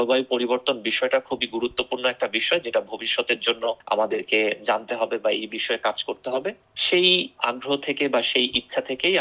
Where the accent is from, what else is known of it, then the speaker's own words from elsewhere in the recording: Bangladesh; moved away; যেহেতু আমি বাংলাদেশে কালচার সবকিছু এগুলোতে বড় হয়েছি